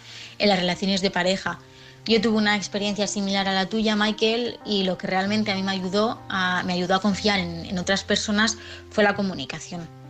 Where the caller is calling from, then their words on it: Aranjuez, Community of Madrid, Spain; de Aranjuez y quería contestar